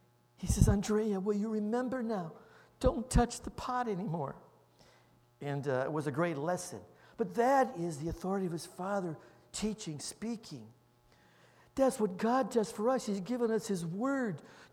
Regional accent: Chicago, Illinois, United States; because I had a very tough Italian father, growing up in Chicago.

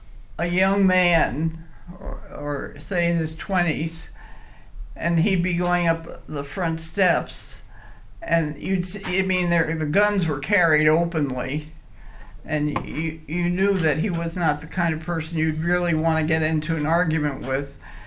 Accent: Elizabeth, New Jersey, United States; I lived in New Jersey. I was born and brought up in New Jersey, right out Elizabeth, New Jersey. It's right outside of New York City.

